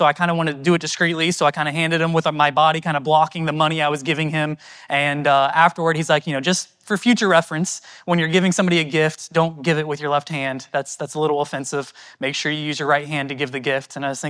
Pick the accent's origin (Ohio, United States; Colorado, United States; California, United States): Ohio, United States; Dayton; We're from Dayton, Ohio, home church there in West Carrollton